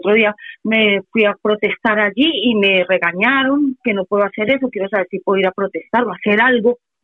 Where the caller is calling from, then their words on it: Villaverde, Community of Madrid, Spain; de Villaverde.